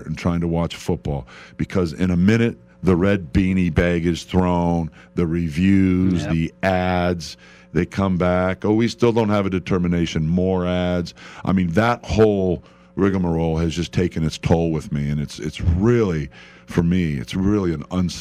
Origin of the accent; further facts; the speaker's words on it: Milwaukee, Wisconsin, United States; But, you know, I'm from Milwaukee, so I'm a Packer fan.